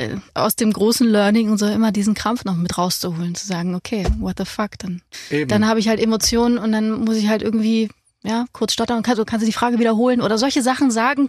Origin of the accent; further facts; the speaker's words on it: Weimar, Thuringia, Germany; born there; Ich bin in Weimar geboren